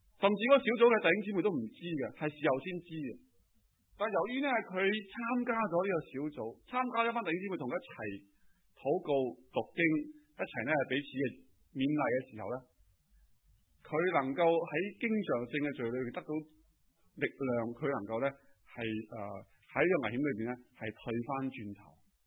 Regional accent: Hong Kong; 我哋香港人咧就系越嚟越奢侈嘅

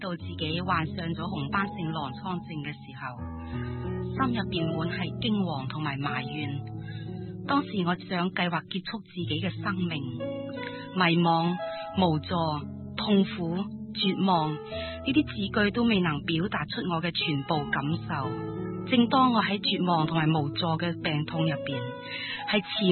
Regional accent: East Malaysia, Malaysia; also born or lived in Guilin, China / Hong Kong; 在我1岁的时候，我就跟着家人来到香港，6岁的时候又跟着家人去到马来西亚生活，就在那个朝风夜雨的东马度过了我的童年。

